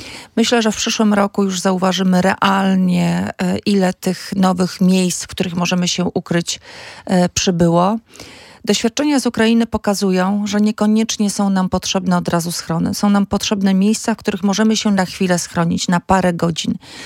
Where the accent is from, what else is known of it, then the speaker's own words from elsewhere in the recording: Pomeranian Voivodeship, Poland; Jestem Kaszubką. Mam dziadków z Kaszub. Generalnie moja rodzina pochodzi z Kaszub ze strony mamy i taty.